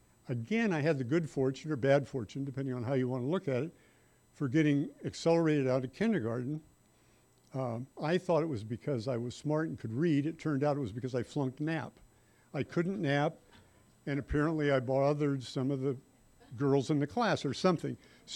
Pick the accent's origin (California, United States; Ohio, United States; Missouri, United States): California, United States; Visalia; I was born, I was raised in the Central Valley between Fresno and Bakersfield, small town called Visalia.